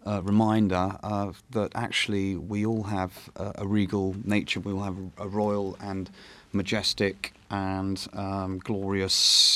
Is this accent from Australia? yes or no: no; London, United Kingdom; I grew up on the King's Road in London, which was the hub of music, fashion, and lifestyle from the 60s, 70s